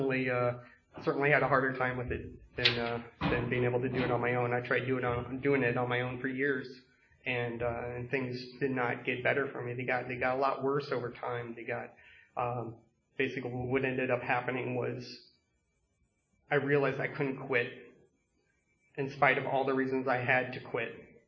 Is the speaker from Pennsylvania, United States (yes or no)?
no; Colorado, United States; I'll just start at the beginning, I suppose. I grew up in Colorado.